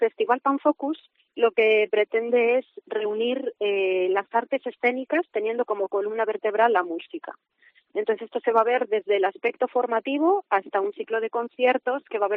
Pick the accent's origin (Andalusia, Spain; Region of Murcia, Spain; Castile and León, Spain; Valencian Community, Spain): Castile and León, Spain; Carracedelo; now in Salamanca, Spain; Bueno, yo llevo muchísimos años en Salamanca, pero soy de Carracedelo.